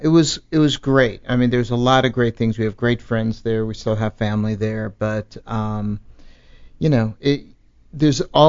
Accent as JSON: {"language": "English", "town": "Chicago", "region": "Illinois", "country": "United States", "said": "I'm originally from Chicago."}